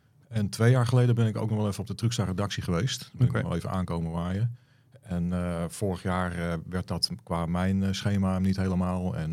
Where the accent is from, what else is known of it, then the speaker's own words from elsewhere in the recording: Baarn, Utrecht, Netherlands; Ja, ik ben 47 jaar. Ik kom oorspronkelijk uit Baren.